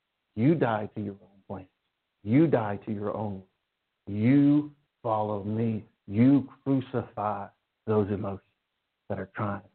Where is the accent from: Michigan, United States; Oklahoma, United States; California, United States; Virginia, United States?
Oklahoma, United States; Tulsa; born there; I was born in Tulsa, grew up going. We lived here, though. We moved here. My mom was from here. But every summer, we drive to Oklahoma, camp out at Lake Keystone.